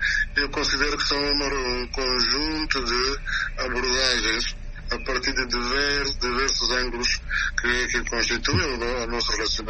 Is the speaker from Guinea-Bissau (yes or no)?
yes; Bolama, Guinea-Bissau; aniversário da minha cidade natal, que é Bulama, né?